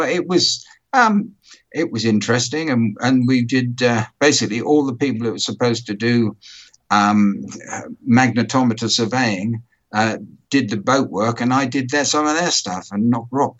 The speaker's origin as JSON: {"language": "English", "town": "Aldershot", "region": "South East England", "country": "United Kingdom", "tie": "born or raised there", "also_born_or_lived": "Southampton", "said": "I was born in Southampton, someone has to be, and it was all right. Moved to Aldershot when I was seven, did the usual school things"}